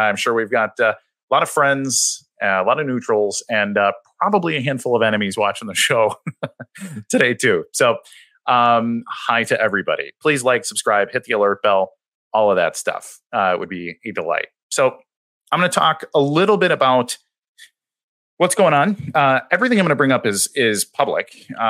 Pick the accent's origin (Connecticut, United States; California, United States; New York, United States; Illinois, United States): Illinois, United States; Chicago; I'm probably going to call Åger Hansen because I'm from Chicago and that's how that name looks to me.